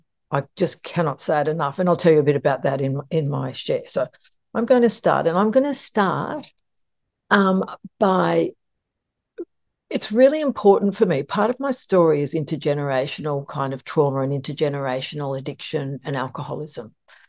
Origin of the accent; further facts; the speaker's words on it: Sydney, New South Wales, Australia; I'm from an Irish Catholic family in Sydney, Australia, and I'm one of 8 kids, and Irish Catholic and very like going to mass.